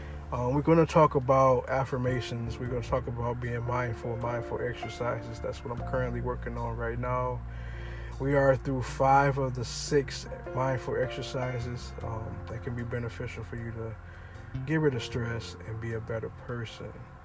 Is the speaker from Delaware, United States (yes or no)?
no; Ohio, United States; In my hometown of Ohio, they are doing a shutdown from now until April 6th.